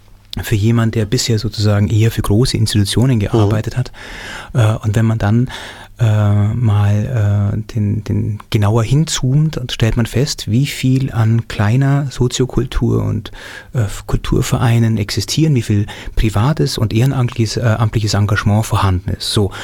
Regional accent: Bavaria, Germany; born there; Auf dem Land, zwischen München und Augsburg sozusagen und also im bayerischen Schwaben und das ist auch ein sehr kulturfernes Gebiet

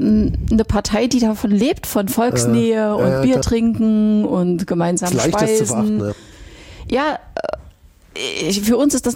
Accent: East Germany, Germany; Weil ich bin in der DDR aufgewachsen

